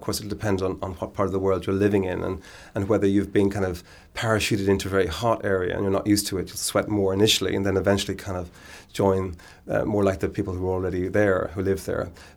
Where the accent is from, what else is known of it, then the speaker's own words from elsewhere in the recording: Ireland; at that time, being Irish, wasn't able to access a funding supply that was only available for British students.